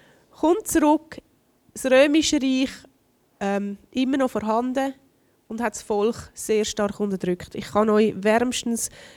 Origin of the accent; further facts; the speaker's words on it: Switzerland; Und wir sind sehr freiheitsliebend als Schweizer